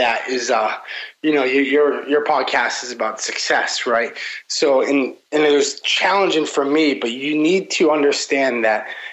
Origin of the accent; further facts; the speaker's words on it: Massachusetts, United States; also born or lived in Vermont; now in Miami, United States; Personally, I'm in Miami right now. Not always a tropical weather type of guy. I grew up in Massachusetts. I went to college up in Vermont. I went to grad school in Vermont.